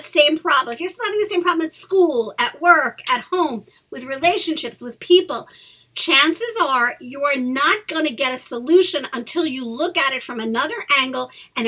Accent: New York City, New York, United States; I was born and raised in New York City. Not New York, New York City. I still live in New York.

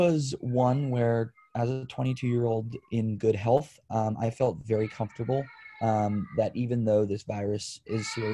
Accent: Connecticut, United States; Yes, born and raised in Connecticut, and my family still lives out here.

